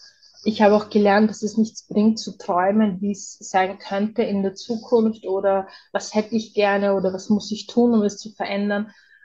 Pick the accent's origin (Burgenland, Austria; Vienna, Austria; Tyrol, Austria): Vienna, Austria; Ich bin ja aus Wien und bei uns ist es das so